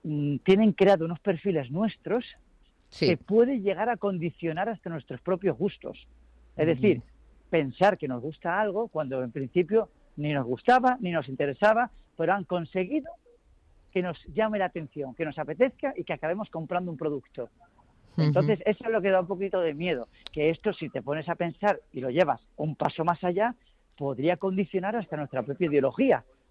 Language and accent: Spanish; Málaga, Andalusia, Spain; born there; now in Madrid, Spain; cómo yo nací en Málaga, quise ser actor, vine a Madrid